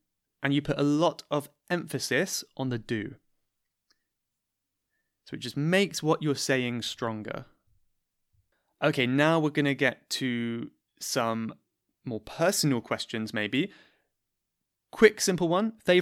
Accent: South West England, United Kingdom; I am from Cornwall, as many of you might know. And Cornwall is like very rural, it's a countryside.

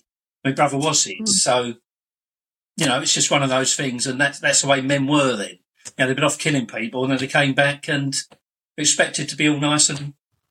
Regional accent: London, United Kingdom; Look, this is who I am. I'm from London. You know … blah, blah, blah, blah.

